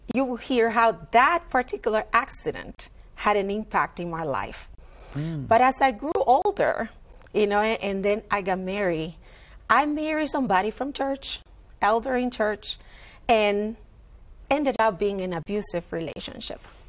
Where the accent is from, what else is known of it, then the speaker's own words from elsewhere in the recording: Dominican Republic; I'm from the Dominican Republic